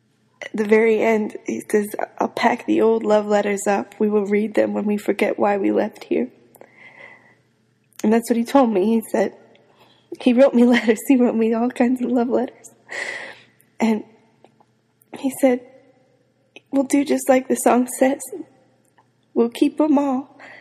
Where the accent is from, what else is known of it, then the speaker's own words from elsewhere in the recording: Boise, Idaho, United States; from Boise, Idaho.